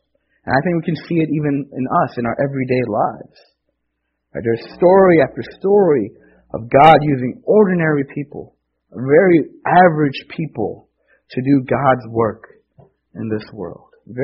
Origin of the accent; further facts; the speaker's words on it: New York City, New York, United States; born there; And I was born here. I'm an American. I was born in New York City. I knew English since I was a little kid.